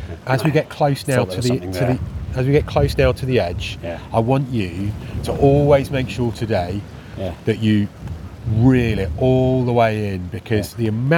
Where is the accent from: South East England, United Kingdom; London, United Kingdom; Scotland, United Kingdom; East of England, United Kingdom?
East of England, United Kingdom; I grew up in the Fens, and the Fens is a bit of a pike mecca in terms of, you know, places you can fish for them in Britain.